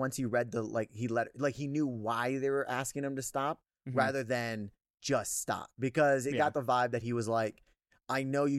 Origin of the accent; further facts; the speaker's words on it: Midwest, United States; I grew up in the Midwest, dude.